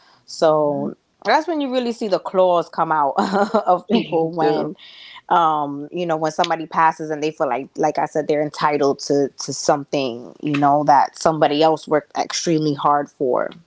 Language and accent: English; Puerto Rico; we're from Puerto Rico, so there's land involved in that.